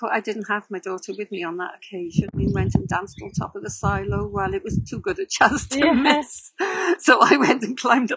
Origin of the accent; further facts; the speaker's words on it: Wales, United Kingdom; despite being Welsh, I don't have a good singing voice.